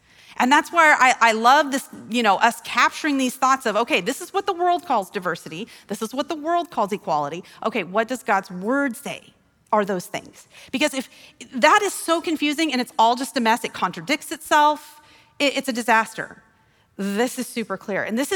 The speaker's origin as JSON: {"language": "English", "town": "Gillette", "region": "Wyoming", "country": "United States", "tie": "born or raised there", "said": "When I was growing up in Gillette, Wyoming, and, you know, pretty conservative little Baptist church"}